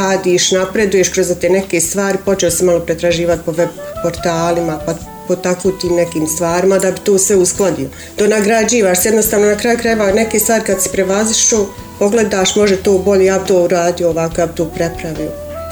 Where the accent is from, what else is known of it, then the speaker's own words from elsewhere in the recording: Zenica, Zenica-Doboj Canton, Bosnia & Herzegovina; also born or lived in Bihać; Tu smo živjeli 9-10 godina, tako da smo odselili u Bihać 10 godina. Iz Bihaća smo se vratili 2010. u Zenici, tu smo.